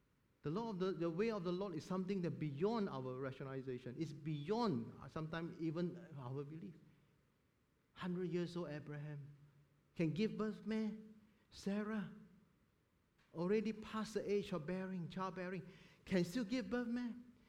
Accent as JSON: {"language": "English", "country": "Singapore", "said": "Being Singaporean, I think we can relate even better, right?"}